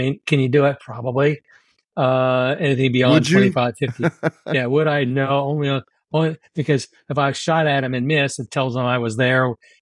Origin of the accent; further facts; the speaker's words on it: Germany; I was growing up in Germany. It was very soon after World War II